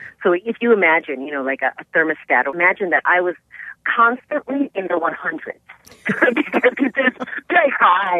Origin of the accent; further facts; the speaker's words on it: Wisconsin, United States; I grew up in West Dallas, kind of like Highway 100 and Oklahoma, around there.